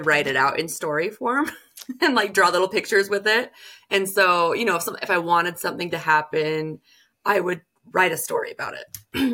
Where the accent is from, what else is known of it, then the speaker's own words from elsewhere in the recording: Utah, United States; also born or lived in Michigan; I wasn't born here, but I live in Utah right now. That's where I mostly grew up, but I was born like clear across in Michigan and stuff like that.